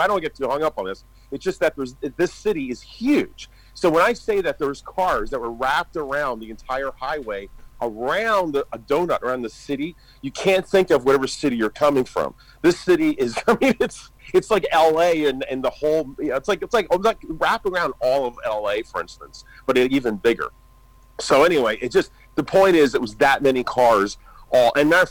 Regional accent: Philadelphia, Pennsylvania, United States; I mean, I come from Philadelphia, so I always think of Philly and New York and all these big cities.

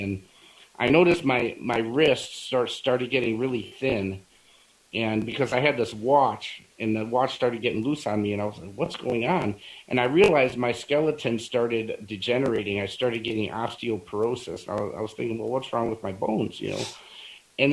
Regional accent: Illinois, United States; I grew up in Illinois

